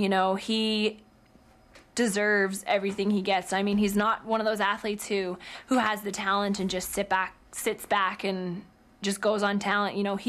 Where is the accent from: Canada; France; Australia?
Canada; The fact that as a Canadian team, as a Canadian country, we are forced to be reckoned